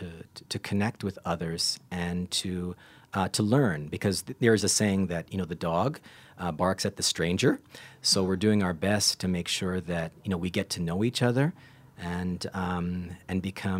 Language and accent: English; Canada; And as a Canadian, we have some very similar, you know, social dynamics